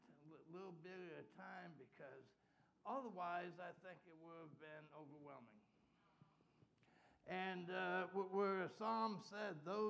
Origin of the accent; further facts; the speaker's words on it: New York, United States; I'm from New York, but I'm going to say it anyway.